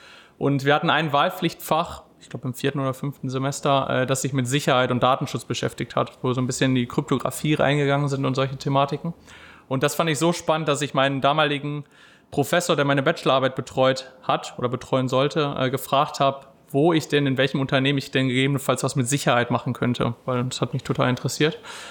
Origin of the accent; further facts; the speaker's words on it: Dingden, North Rhine-Westphalia, Germany; accent: Lower Rhine dialect; Deswegen weiß ich nicht, ob man den niederrheinischen Dialekt noch durchhört. Ich komme aus Dinken. Das liegt so in der Nähe von Wesel und Bocholt, recht nah an der holländischen Grenze.